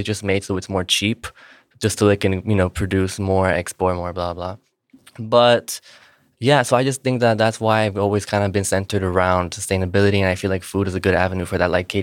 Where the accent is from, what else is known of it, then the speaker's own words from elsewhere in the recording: Silver Spring, Maryland, United States; So I'm half Colombian on my dad's side and I'm half Bulgarian, but I grew up here in Silver Spring.